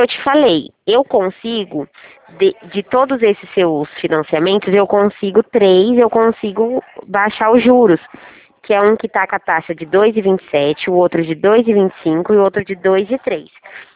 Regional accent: São Paulo, Brazil; sou do estado de São Paulo.

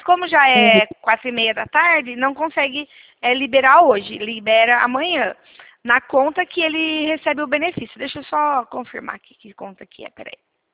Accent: São Paulo, Brazil; Nós somos de São Paulo.

